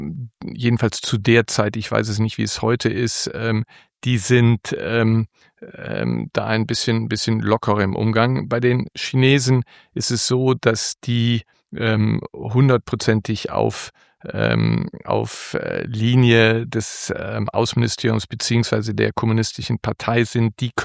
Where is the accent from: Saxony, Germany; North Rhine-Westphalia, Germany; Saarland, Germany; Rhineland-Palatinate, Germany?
North Rhine-Westphalia, Germany; Ich bin Rheinländer in Deutschland